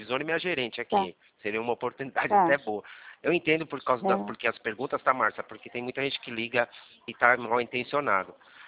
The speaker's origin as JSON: {"language": "Portuguese", "town": "Jundiaí", "region": "São Paulo", "country": "Brazil", "said": "Eu sou daqui de Jundiaí"}